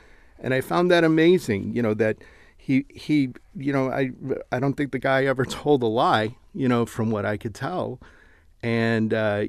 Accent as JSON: {"language": "English", "town": "Cleveland", "region": "Ohio", "country": "United States", "tie": "born or raised there", "said": "when I grew up in Cleveland, Ohio, and I went to, you know, I loved history classes, and I remember studying that march."}